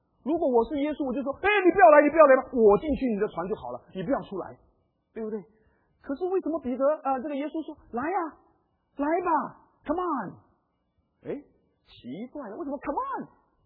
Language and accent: Chinese; southern China, China; 不过南方人也性格豪爽哦，我是南方人，我也很豪爽啊